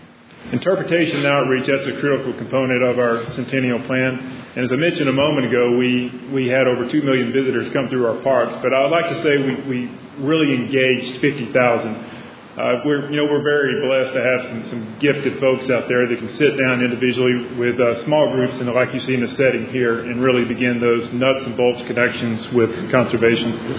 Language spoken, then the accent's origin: English; Rusk, Texas, United States; now in Houston, United States; I have a lot of deep connections and roots here in East Texas. I actually grew up in Rusk, which is about 30 minutes up the road